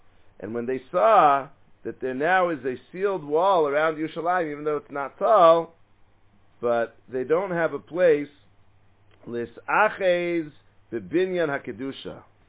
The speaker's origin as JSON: {"language": "English", "town": "Atlanta", "region": "Georgia", "country": "United States", "tie": "born or raised there", "said": "And, growing up in Atlanta, they used to sing this very nicely when they opened the Aron."}